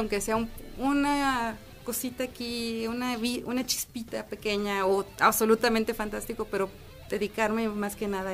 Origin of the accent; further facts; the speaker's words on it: Aguascalientes, Mexico; Y pues en sí soy de aquí de Aguascalientes.